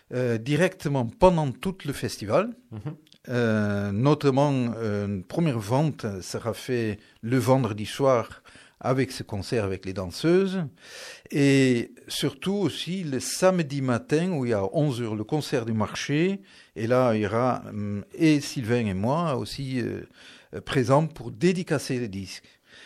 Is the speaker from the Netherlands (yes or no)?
yes; Netherlands; Je suis né aux Pays-Bas